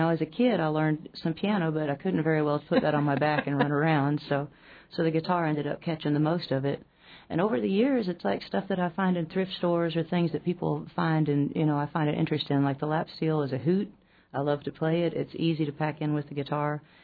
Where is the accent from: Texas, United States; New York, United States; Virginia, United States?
Texas, United States; Houston; Well, growing up in Houston, I got, you know, when I was asked to leave school